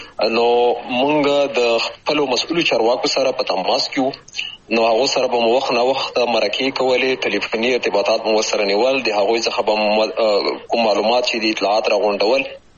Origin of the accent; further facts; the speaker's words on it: Khyber Pakhtunkhwa, Pakistan; هغه 1940 کال و چې زه په همدې ولسوالۍ کې پیدا شوم، د بابو خیلو نیمې ځای کې چې دا هم همدغه ته هم جوار ولسوالۍ ده، د ښکته پښتونخوا هغه ولسوالۍ چې د ډیورن کرخې سره جوخته پرته ده